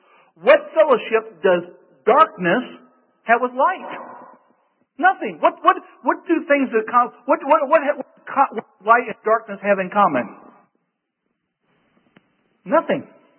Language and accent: English; Boonville, Missouri, United States; born there; I was born in 1958 on December 20th in a little hospital, St. Joseph Hospital in a little town called Boonville, Missouri.